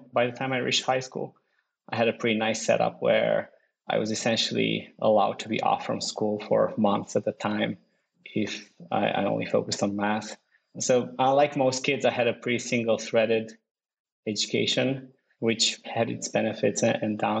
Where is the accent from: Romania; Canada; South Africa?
Romania; English is a second language; Yeah, so I grew up in Romania.